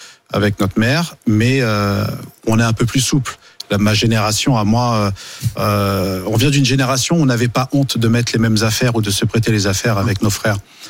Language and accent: French; La Courneuve, Île-de-France, France; also born or lived in Paris; J'ai grandi à la Courneuve quand j'étais petit, et ensuite j'étais dans le 20e.